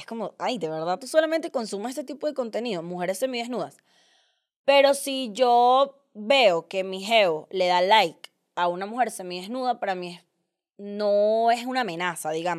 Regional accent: Venezuela; es que yo soy venezolana, y nosotros cuando la gente viene, nosotros la saludamos.

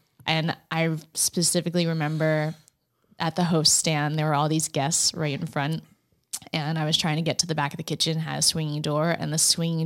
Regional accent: Warwick, Rhode Island, United States; cause I grew up in Warwick and then my parents moved to South Kingstown.

